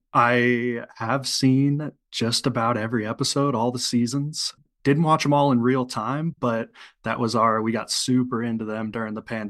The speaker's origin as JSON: {"language": "English", "town": "Clearwater", "region": "Florida", "country": "United States", "tie": "born or raised there", "lives_now": "Wisconsin, United States", "said": "I'm actually not from Wisconsin. I'm a transplant. So I grew up down in Clearwater, Florida, and throughout my life have slowly been making my way north."}